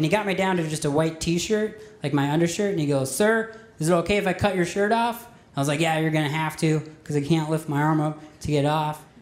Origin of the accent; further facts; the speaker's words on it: Minnesota, United States; I was like, well, I'm originally from Minnesota. I watch a lot of Minnesota sports